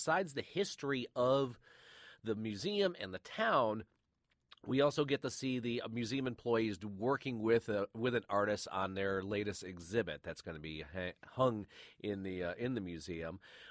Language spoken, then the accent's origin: English; Flint, Michigan, United States; this reminded me of my hometown of Flint, Michigan